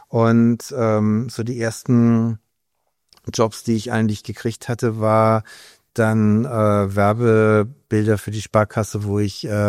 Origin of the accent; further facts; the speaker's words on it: Berlin, Germany; aus Berlin, gebürtiger Berliner